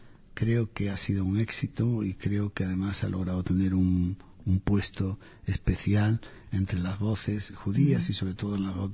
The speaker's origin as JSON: {"language": "Spanish", "country": "Spain", "said": "Yo creo que como españoles lo que esta guerra representó fundamentalmente es un incremento extraordinario del antisemitismo"}